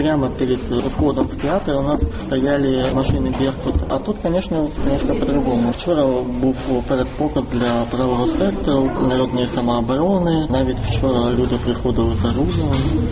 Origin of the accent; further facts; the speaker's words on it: Simferopol, Crimea, Ukraine; Я народився і прожив у Криму, в Сімферополі 29.